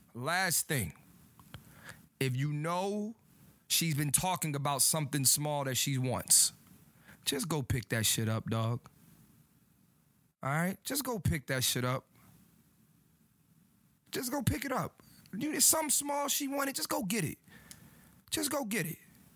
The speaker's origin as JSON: {"language": "English", "town": "Philadelphia", "region": "Pennsylvania", "country": "United States", "said": "I'm born June 20th, 1987. I'm from Philly."}